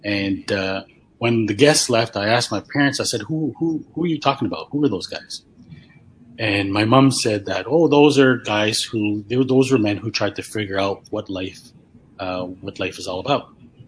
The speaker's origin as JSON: {"language": "English", "town": "Montreal", "region": "Quebec", "country": "Canada", "tie": "born or raised there", "also_born_or_lived": "Africa", "said": "I was born and raised in Montreal. I lived a few years when I was a kid in Africa."}